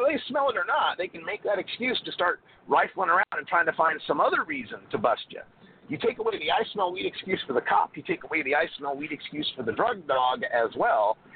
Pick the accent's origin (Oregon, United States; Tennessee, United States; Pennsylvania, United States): Oregon, United States; Portland; My local pot shop, I'm from Portland, Oregon.